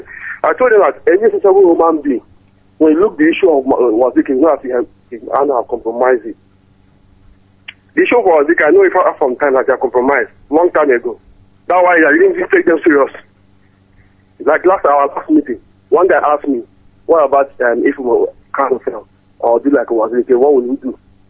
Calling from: Abuja, Federal Capital Territory, Nigeria; I'm calling from Abuja.

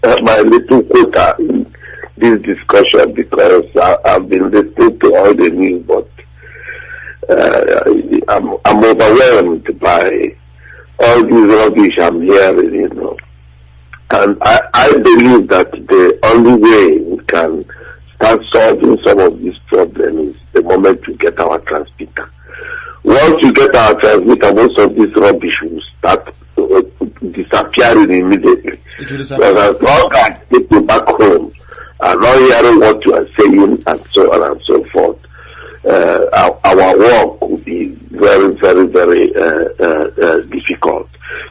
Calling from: Wales, United Kingdom; I'm calling from Wales.

